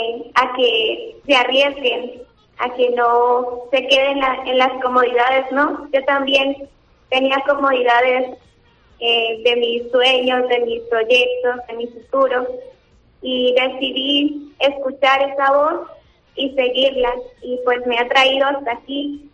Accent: Colombia; now in Almería, Spain; soy de Colombia, misionera Agustina Recoleta. Tengo 23 años y pues por aquí en Almería casi un mes.

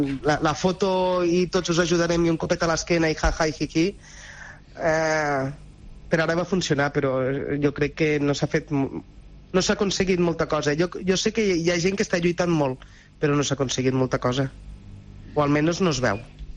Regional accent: Artesa de Lleida, Catalonia, Spain; Aquí al poble, bueno, jo soc de poble d'Artesa de Lleida i a vegades que jo anava a l'escola i la meva mare tenia, la meva família tenia un restaurant

